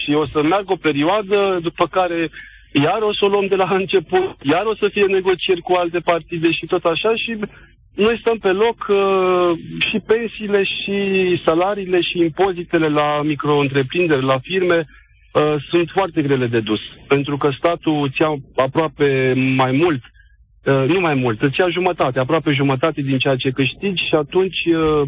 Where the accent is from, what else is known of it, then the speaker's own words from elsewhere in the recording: Timișoara, Timiș County, Romania; vă sunt din Timișoara